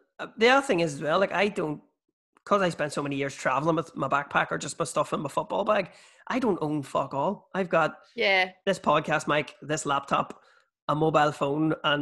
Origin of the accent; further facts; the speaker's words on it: Bessbrook, Northern Ireland, United Kingdom; I'm from Bessbrook, which is in Armagh as well.